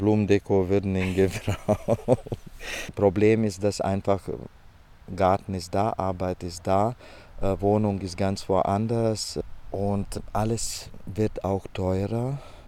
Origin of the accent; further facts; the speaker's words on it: Latvia; born there; German is a second language; das ist der Ort, wo ich geboren bin im Lettland.